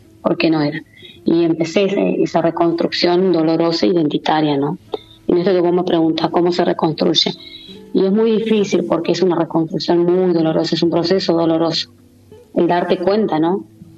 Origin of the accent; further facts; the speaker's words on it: Valcheta, Río Negro, Argentina; born there; Yo nací en Balcheta, en lo que nosotros llamamos la línea sur de Río Negro, que está por la ruta 23, conocida, ¿no? Que también eso une el mar a la cordillera. Y es un pueblo que hoy está rondando aproximadamente los 7.000 habitantes.